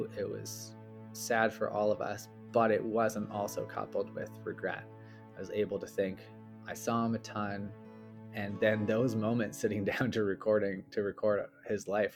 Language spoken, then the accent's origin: English; Calgary, Alberta, Canada; So we grew up in Calgary, in Canada here